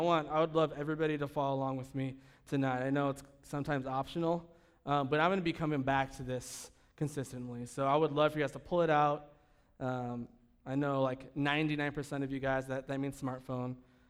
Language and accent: English; United States; So tomorrow is an honor and a privilege to me as an American.